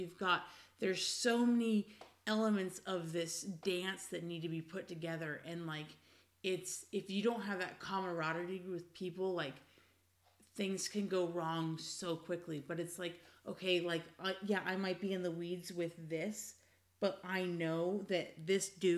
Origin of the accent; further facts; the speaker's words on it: California, United States; Like, I'm born and raised in California, but, like, I've been in other parts of the country